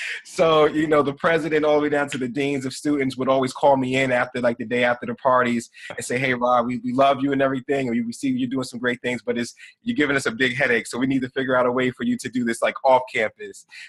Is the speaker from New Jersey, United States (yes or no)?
yes; Newark, New Jersey, United States; From the beginning, I was coming from Newark, New Jersey, born and raised, and I'm the oldest out of four boys.